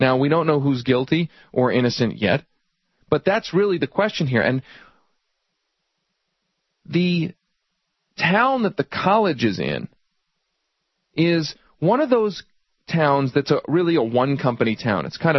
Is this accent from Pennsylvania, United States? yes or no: yes; Pennsylvania, United States; I grew up outside of Philadelphia.